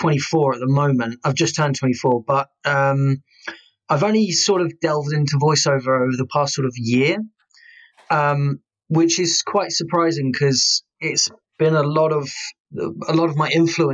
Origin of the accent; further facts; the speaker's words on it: South East England, United Kingdom; I'm originally from Kent, and we had a place in Chatham